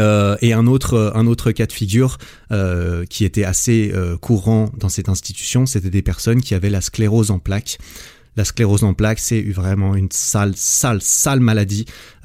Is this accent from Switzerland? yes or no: yes; Switzerland; ne pas avoir à faire l'armée en Suisse, parce que je suis binational, je suis français aussi.